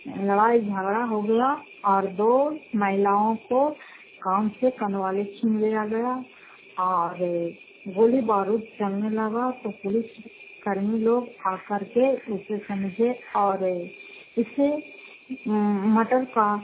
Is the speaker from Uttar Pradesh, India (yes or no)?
no; Fatehpur, Bihar, India; घर फतेहपुर पंचायत मखौटा जिला नालंदा क्राटसराय प्रखंड की निवासी हूँ